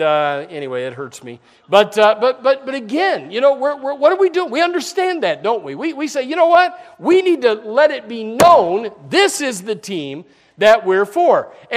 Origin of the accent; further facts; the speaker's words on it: Indiana, United States; I was from Indiana and not anywhere near St. Louis, but I always grew up liking the St. Louis Cardinals.